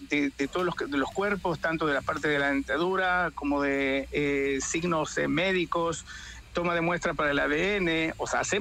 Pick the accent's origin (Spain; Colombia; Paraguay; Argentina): Argentina; now in Israel; Todo el pueblo argentino, uh-huh, mi pueblo también.